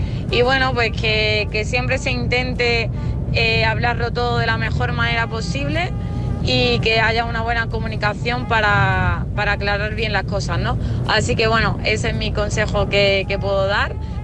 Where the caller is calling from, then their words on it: Málaga, Andalusia, Spain; Hola, buenas noches. … llamo desde Málaga.